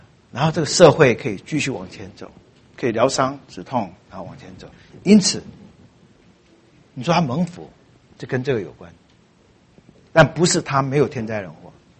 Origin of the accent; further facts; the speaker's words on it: China; 你说我们会做这种事，我们中国人会做吗？